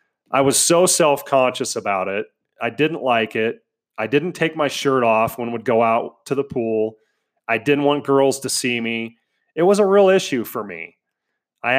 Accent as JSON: {"language": "English", "town": "Denver", "region": "Colorado", "country": "United States", "tie": "born or raised there", "said": "Now, I grew up in Denver, Colorado, so that was a big culture shock for me."}